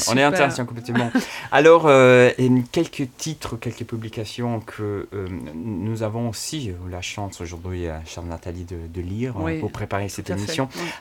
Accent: Milan, Lombardy, Italy; moi je viens de Milan, le calabré c'est un peu difficile pour moi.

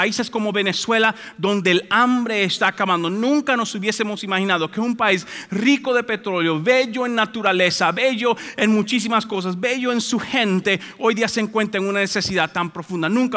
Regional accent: Dominican Republic; now in United States; pero en mi país, mi mamá me enviaba a un lugar que le llaman el colmado en República Dominicana. Aquí le dicen la bodega o la tienda de la esquina.

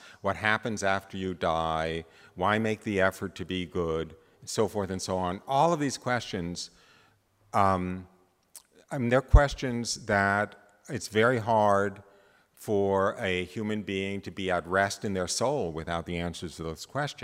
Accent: United States; we grew up in the United States, we have indoor plumbing, we have electric light, we have central heating

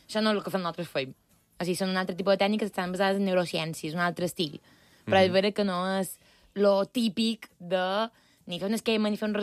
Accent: Balearic Islands, Spain; now in Madrid, Spain; dos mallorquí per Madrid.

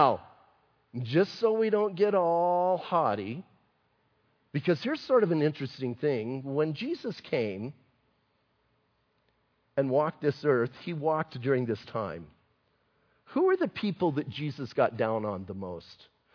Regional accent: Bisbee, Arizona, United States; I'm from Bisbee, remember?

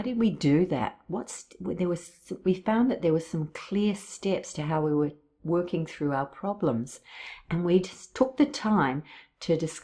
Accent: Australia; now in Auckland, New Zealand; I hail from Australia, thus the accent. And I serve at the Hare Krishna School that we have here in Auckland.

